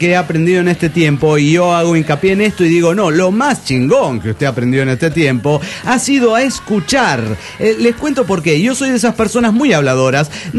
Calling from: Managua, Nicaragua; desde Managua, Nicaragua.

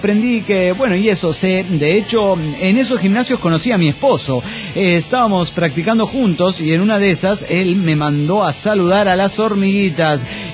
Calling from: Villahermosa, Tabasco, Mexico; de Villahermosa, Tabasco, México.

